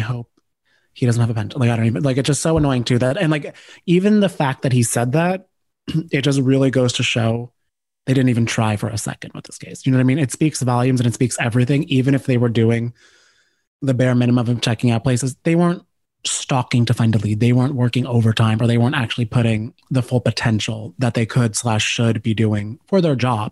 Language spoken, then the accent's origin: English; Cranford, New Jersey, United States; Do not say I'm from Westfield. We have no, actually, we have some crazy stories in Cranford